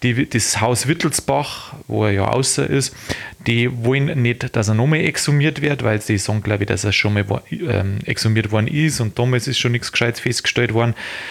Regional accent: Landshut, Bavaria, Germany; Da, wo ich herkomme, Landkreis Landshut, da ist irgendwo die Grenz

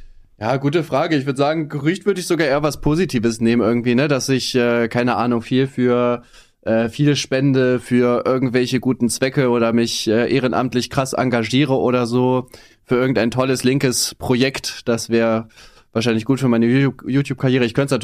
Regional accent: Germany; Ich bin ein typischer Deutscher.

